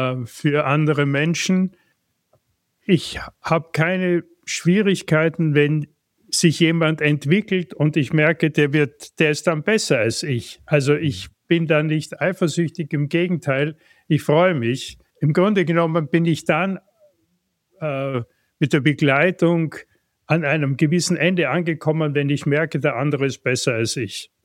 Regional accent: Graz, Styria, Austria; born there; das fing an in Graz, wo ich geboren bin, die evangelische Jugend

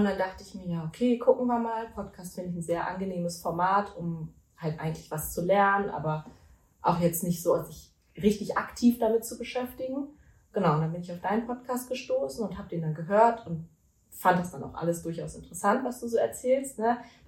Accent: North Rhine-Westphalia, Germany; Ich komme aus dem Ruhrgebiet.

